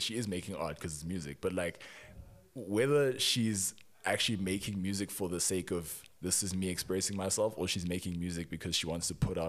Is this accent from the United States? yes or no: no; South Africa; And I think recently I've come to accept that no, me as a South African making music is South African music.